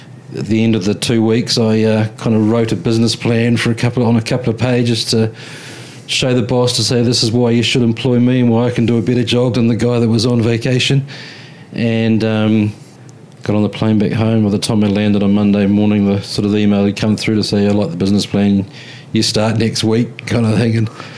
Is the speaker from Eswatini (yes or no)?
no; New Zealand; we're Kiwi boys and girls and we can talk to anyone